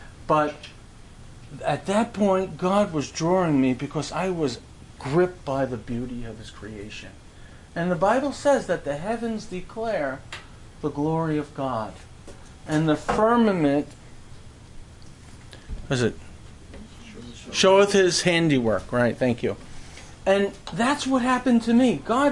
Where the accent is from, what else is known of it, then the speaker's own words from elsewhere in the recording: Brooklyn, New York, United States; I come from Brooklyn, New York, and it has been my delight for these 27 years to work to make camp ready